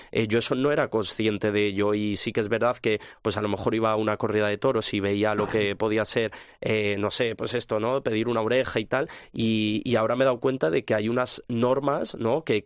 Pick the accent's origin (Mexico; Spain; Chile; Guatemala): Spain; Madrid, Community of Madrid; Sí, soy de Madrid